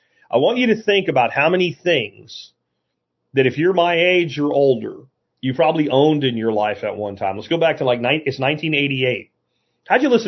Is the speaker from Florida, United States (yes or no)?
yes; Jacksonville, Florida, United States; I mentioned I grew up in Jacksonville, Florida.